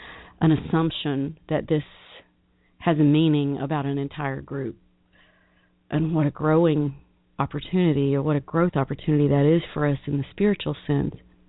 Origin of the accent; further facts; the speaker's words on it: the South, United States; because I am from the South. I grew up in the South.